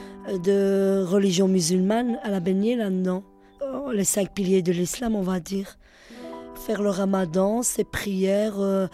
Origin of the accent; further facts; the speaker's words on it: Schaerbeek, Brussels, Belgium; J'habite dans un quartier, on va dire, il y a un peu de tout, mais on va dire plus de Marocains. Je suis une vraie bruxelloise, plus scarbercoise que bruxelloise.